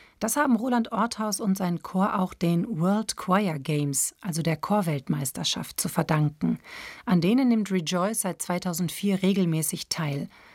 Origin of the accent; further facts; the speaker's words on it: Langenberg, Germany; Ich komme aus Langenberg und mich hat der Gospel auch gepackt.